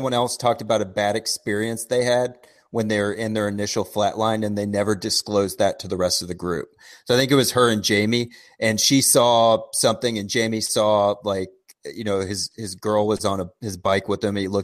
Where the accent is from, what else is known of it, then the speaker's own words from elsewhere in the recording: Midwest, United States; I'm from the Midwest, so I couldn't tell what city this took place in.